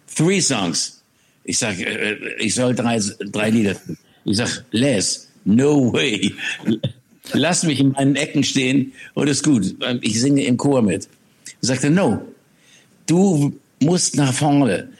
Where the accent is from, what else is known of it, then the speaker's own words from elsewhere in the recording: Schleswig-Holstein, Germany; war mal von Schleswig-Holstein, wo ich groß geworden bin